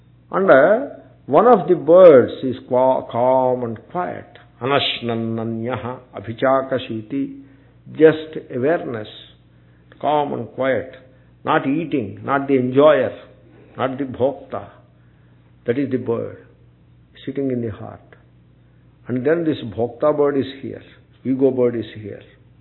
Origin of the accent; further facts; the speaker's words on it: Telangana, India; I am an Indian Swami from South India, Andhra Pradesh, a Telangana Swami, that too. Not Samaikya Andhra Swami. Telangana. I am a Telangana Swami.